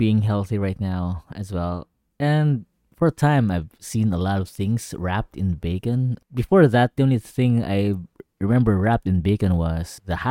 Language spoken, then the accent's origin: English; Philippines; It can't be cares because we're Filipino.